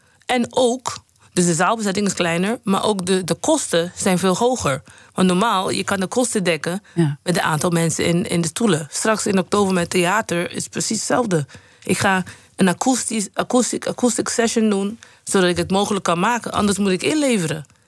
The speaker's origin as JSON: {"language": "Dutch", "region": "Sint Eustatius", "country": "Caribbean Netherlands", "tie": "born or raised there", "also_born_or_lived": "Curaçao", "said": "Ik ben op Curaçao geboren. Maar op Sint-Eustatius opgegroeid. En Sint-Eustatius is heel klein. wonen maar 4000 man, dus 21 vierkante kilometer, echt klein."}